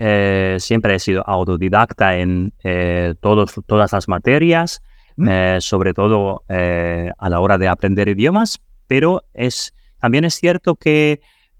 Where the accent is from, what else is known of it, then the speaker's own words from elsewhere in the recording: Ukraine; Spanish is a second language; soy de Ucrania, ahora vivo en Kiev, soy profesor de inglés